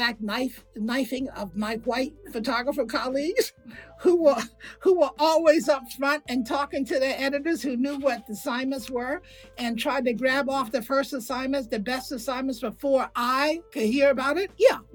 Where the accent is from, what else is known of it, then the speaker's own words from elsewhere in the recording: Alabama, United States; I mean, I come from Alabama. I come from a place where, you know, you have guns.